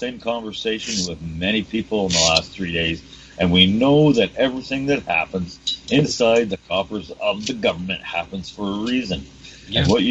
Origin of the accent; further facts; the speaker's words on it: Canada; if that didn't turn your stomach as a Canadian, then I don't know what will.